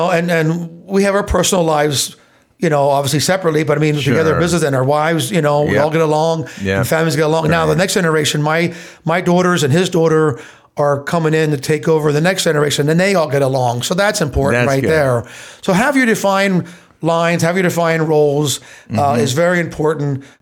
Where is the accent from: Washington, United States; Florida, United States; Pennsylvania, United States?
Pennsylvania, United States; Well, I grew up in Lancaster County, obviously here, and good old Brethren boy, going to the Brethren church and everything.